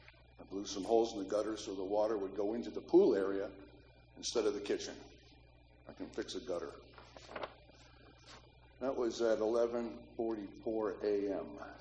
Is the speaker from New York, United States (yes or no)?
yes; Buffalo, New York, United States; now in Florida, United States; And it's Florida. And it's August. I'm from Buffalo.